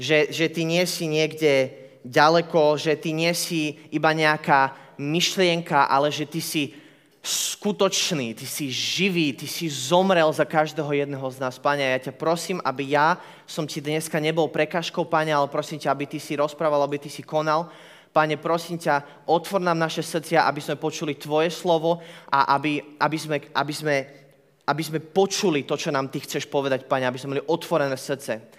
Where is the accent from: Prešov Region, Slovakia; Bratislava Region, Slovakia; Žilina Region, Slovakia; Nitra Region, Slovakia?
Bratislava Region, Slovakia; Bratislava; Som odtiaľto z Bratislavy, mám 23 rokov